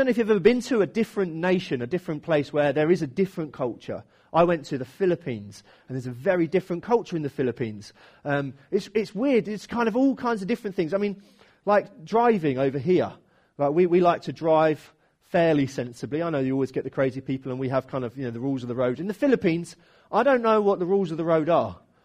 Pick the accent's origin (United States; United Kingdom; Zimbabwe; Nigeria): United Kingdom; We do some weird things in our culture. It's just the way that we do life as British people.